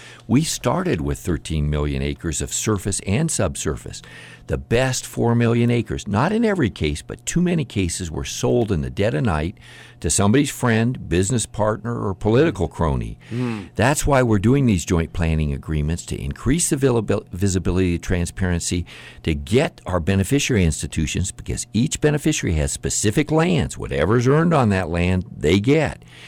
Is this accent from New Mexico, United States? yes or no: yes; New Mexico, United States; Well, you know, I grew up in New Mexico, was interested in the people that lived here for thousands of years